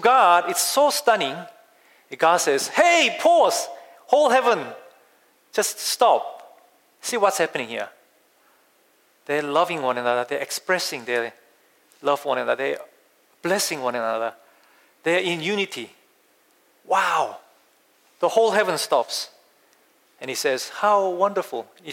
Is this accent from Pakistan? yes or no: no; South Korea; when I was growing up in Korea